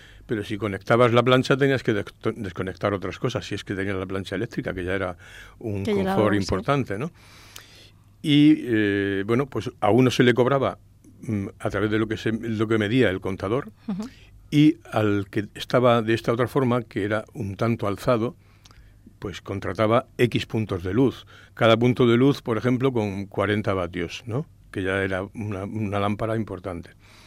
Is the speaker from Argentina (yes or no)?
no; Cartagena, Region of Murcia, Spain; Bueno, yo soy de nacimiento, nací en Cartagena. Yo hice allí mis estudios de bachillerato